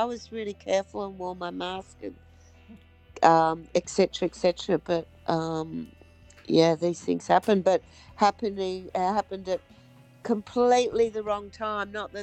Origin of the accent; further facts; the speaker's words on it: Melbourne, Victoria, Australia; now in Sydney, Australia; I grew up in Melbourne, but I moved to Sydney because I had a really great archaeology course at Sydney University.